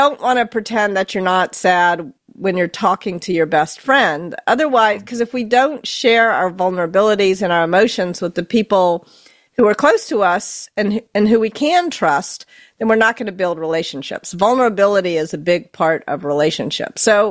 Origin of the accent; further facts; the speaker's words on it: the South, United States; I was raised in the South. I'm very familiar with cry bullying.